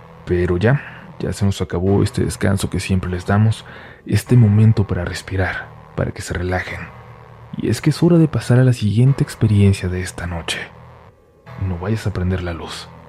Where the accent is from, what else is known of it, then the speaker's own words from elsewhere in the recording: Tijuana, Baja California, Mexico; Mi familia y yo somos de Tijuana, Baja California. Tengo 2 hermanos mayores y una hermana menor. Y cuando yo tenía aproximadamente 7 años, nos mudamos a unos departamentos en la colonia Guerrero.